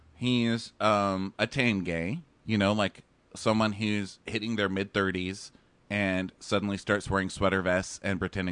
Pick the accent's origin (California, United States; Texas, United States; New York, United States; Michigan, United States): Texas, United States; And it's really hard growing up in Texas as a gay man. Okay. Yes. I mean, I did it.